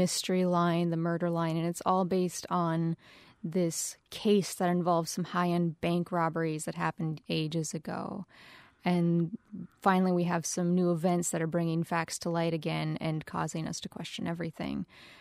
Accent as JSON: {"language": "English", "region": "North Dakota", "country": "United States", "said": "So I'm originally from North Dakota. I currently live in western Montana."}